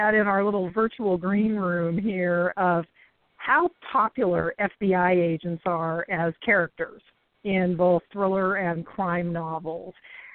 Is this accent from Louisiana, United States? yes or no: no; Sacramento, California, United States; I remember that because I'm from the Sacramento area. I remember that case.